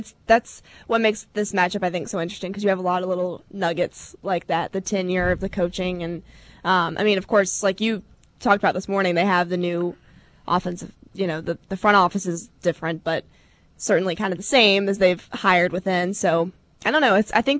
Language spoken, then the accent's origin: English; Atlanta, Georgia, United States; I came from Atlanta, so, I mean, not that, like, I was never a diehard Falcons fan